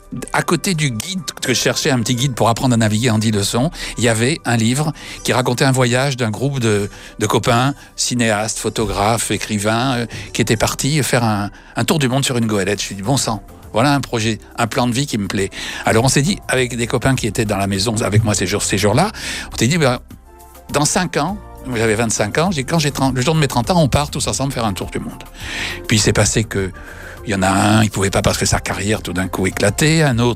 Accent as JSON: {"language": "French", "country": "Madagascar", "tie": "born there", "said": "Je suis né à Madagascar. Mes parents m'ont amené aux quatre coins du monde quand j'étais petit."}